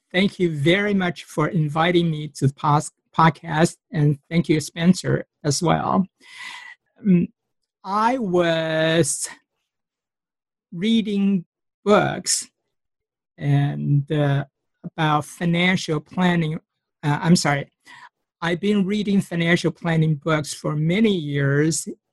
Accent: Taiwan; now in United States; I came from Taiwan, and that time I still remember we were very, very poor.

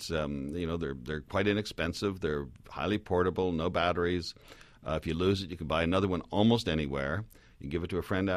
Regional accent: Canada; I'm from Canada, where it's far less prevalent there.

